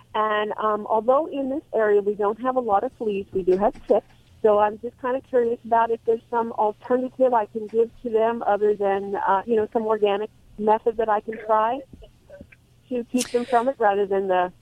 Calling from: Sunriver, Oregon, United States; I am calling from Sun River, Oregon.

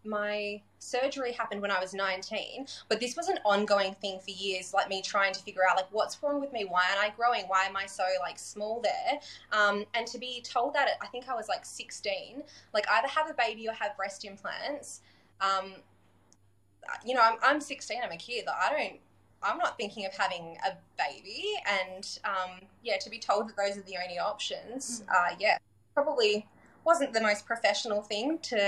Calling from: Western Australia, Australia; So I am coming from Western Australia. I live here in a little cute beachside community

